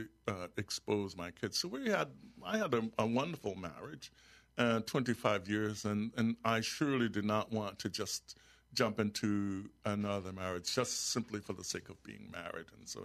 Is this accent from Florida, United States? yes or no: yes; Florida, United States; also born or lived in Germany; Man, when I moved from left my hometown in Florida, a population of about 17,000 people, and all of the other places I lived in were much smaller than that. The town I lived in Germany when I was a student had 800 inhabitants